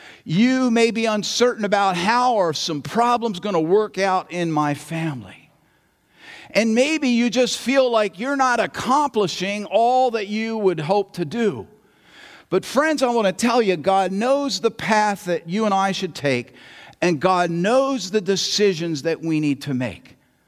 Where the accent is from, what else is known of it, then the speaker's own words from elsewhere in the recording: Pennsylvania, United States; moved away as an adult; now in Michigan, United States; should I leave my home state of Pennsylvania and should I come to Michigan?